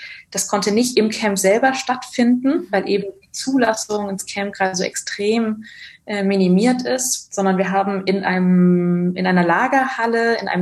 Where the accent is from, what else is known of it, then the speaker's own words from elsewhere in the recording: Barcelona, Catalonia, Spain; moved away as an adult; now in Berlin, Germany; Ich bin in Barcelona geboren und aufgewachsen, lebe jetzt seit 8 Jahren in Berlin